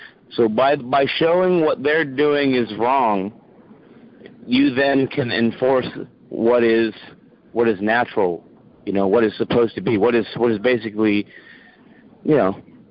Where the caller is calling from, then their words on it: California, United States; I'm calling again from Northern California.